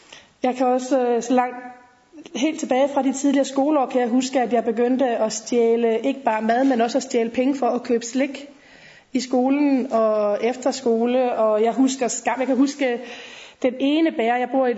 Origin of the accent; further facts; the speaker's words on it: Jutland, Denmark; born there; Jeg er født i 71 i Jylland på en gård, og det vil så sige, at jeg er 40, bliver 41 på lørdag, næste lørdag. Og jeg er den ældste.